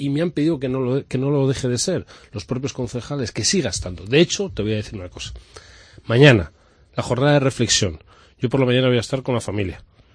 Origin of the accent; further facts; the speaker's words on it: Zamora, Castile and León, Spain; Yo siempre he defendido a mi tierra. Y eso es lo que voy a hacer, defender a mi tierra, defender a Zamora, en un proyecto nacional que se llama España.